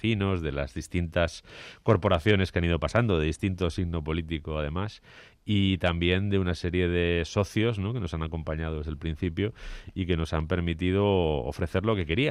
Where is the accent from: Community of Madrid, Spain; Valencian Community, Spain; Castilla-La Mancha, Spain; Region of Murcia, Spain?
Community of Madrid, Spain; Getafe; also born or lived in Carabanchel / Barcelona; yo no nací en Getafe, contra lo que muchos piensan, yo nací en Carabanchel realmente, pero mis primeros 4 años de vida los pasé en Getafe y luego, pues desde el año 85, con algún pequeño paréntesis, un año en Madrid, 7 años en Barcelona, es mi casa y sigue siéndolo.